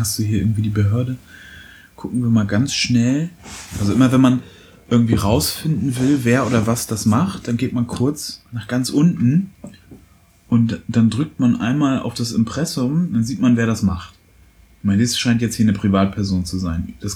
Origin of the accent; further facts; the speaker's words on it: Germany; Wir kommen ja beide aus der DDR, beziehungsweise sind da geboren worden.